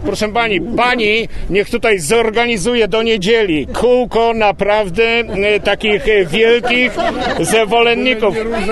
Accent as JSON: {"language": "Polish", "town": "Łódź", "region": "Łódź Voivodeship", "country": "Poland", "said": "ja jestem łodzianinem, ale moja mama pochodziła z Bronikowa, tata ze Złoczewa"}